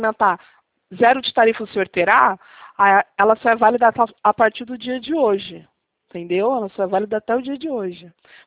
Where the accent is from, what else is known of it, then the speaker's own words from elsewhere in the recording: Rio de Janeiro, Brazil; eu sou do Rio de Janeiro.